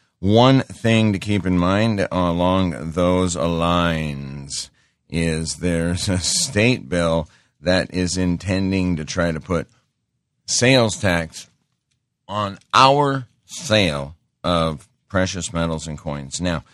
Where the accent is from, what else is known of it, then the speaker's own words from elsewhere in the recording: Great Falls, Montana, United States; I know I grew up in Great Falls, Montana, where the Duncan family comes from.